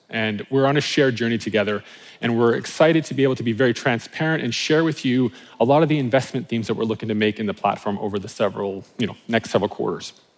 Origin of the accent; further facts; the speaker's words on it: Canada; accent: Canadian; Yes, I'm Canadian, born and raised there, that's home for me. So if you hear some Canadian-isms in my speech, that is why.